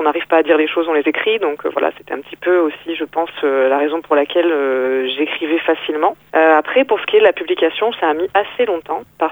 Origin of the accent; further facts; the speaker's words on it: Provence-Alpes-Côte d'Azur, France; now in Nîmes, France; aujourd'hui je vis à Nîmes dans le Gard, mais je suis originaire de la Côte d'Azur. C'est une région à laquelle je suis vraiment très attachée encore aujourd'hui.